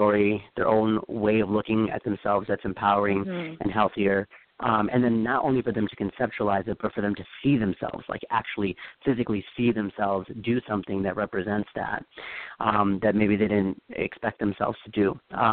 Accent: Novi, Michigan, United States; also born or lived in Royal Oak / Warren; now in Belleville, United States; Well, I was born in Royal Oak, but I lived in Warren, and then I lived in Novi for most of my life throughout my childhood. So that's, I guess, what I call home.

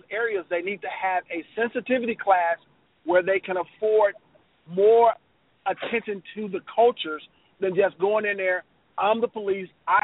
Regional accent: Chicago, Illinois, United States; Growing up in Chicago as a black teen, having run into the police officer in Chicago was an everyday occurrence.

